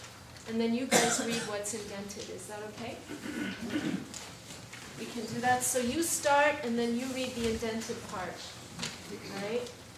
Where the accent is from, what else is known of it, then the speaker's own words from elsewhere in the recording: Baltimore, Maryland, United States; I grew up in Baltimore, in a row house in Baltimore, and I live next to a family of 6 kids, Roman Catholic family